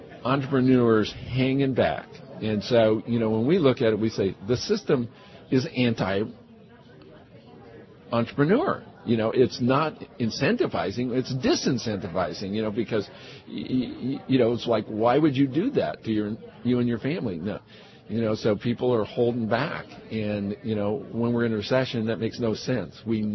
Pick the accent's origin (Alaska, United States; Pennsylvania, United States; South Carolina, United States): Alaska, United States; Well, that's what we did growing up in Alaska, and I was, you know, a commercial fisherman years.